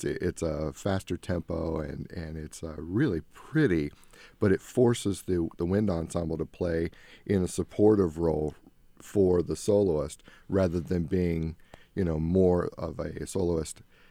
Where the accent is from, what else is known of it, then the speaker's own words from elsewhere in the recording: Midwest, United States; But there was a calling to come home, and I grew up in the Midwest. And this gave me the opportunity to get back to my roots.